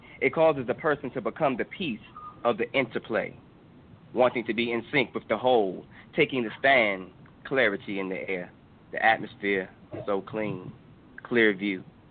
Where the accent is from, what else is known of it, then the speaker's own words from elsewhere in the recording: Washington, District of Columbia, United States; now in Atlanta, United States; I'm from Washington, D.C., and I currently stay in Atlanta.